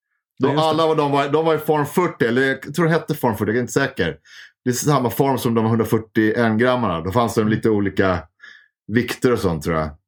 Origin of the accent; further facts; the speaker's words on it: Bromma, Stockholm County, Sweden; Det här där jag kommer ifrån, Bromma heter det.